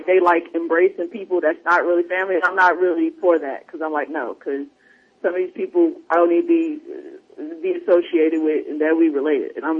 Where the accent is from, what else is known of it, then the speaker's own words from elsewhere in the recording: Arbor, Oklahoma, United States; that's the crazy thing about my hometown where I'm from Arbor, Oklahoma.